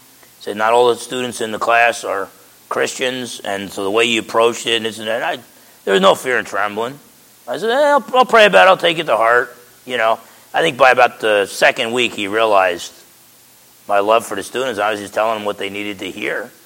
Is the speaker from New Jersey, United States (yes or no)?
yes; New Jersey, United States; You know, I complain a lot. I'm from New Jersey. It's my nature to complain.